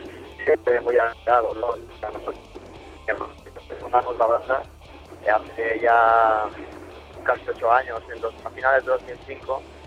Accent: Barcelona, Catalonia, Spain; Y te preguntan dónde eres y dices, no, bueno, en español, ¿sabes? De Barcelona.

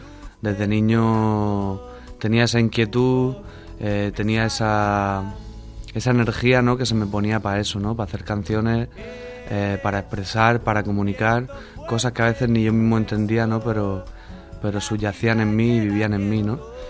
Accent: Region of Murcia, Spain; Sí, yo soy murciano de pura cepa, vamos, más murciano que el paparajote.

